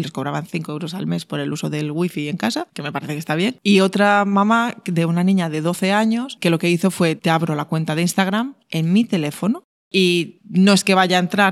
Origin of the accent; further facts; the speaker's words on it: Vigo, Galicia, Spain; aunque yo soy de Vigo, pues no pasa nada.